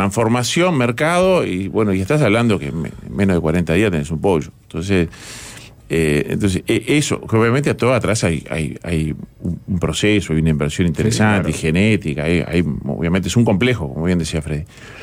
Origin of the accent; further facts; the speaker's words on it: Uruguay; yo soy como buen uruguayo